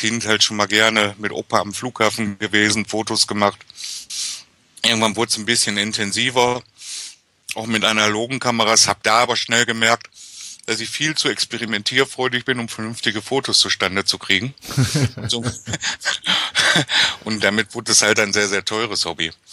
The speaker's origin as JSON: {"language": "German", "town": "Mülheim an der Ruhr", "region": "North Rhine-Westphalia", "country": "Germany", "tie": "born or raised there", "said": "Ich komme aus dem Ruhrgebiet, aus dem schönen Mülheim an der Ruhr. Hier bin ich geboren, groß geworden, war zwischendurch mal kurz im Exil in Duisburg. Aber seit vielen Jahren lebe ich wieder hier in Mülheim."}